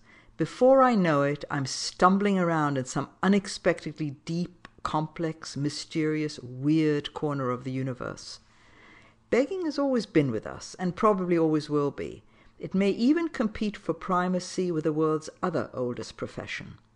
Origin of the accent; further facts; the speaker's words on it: India; Because I was born in India and spent my formative years there, begging was a normal part of my environment.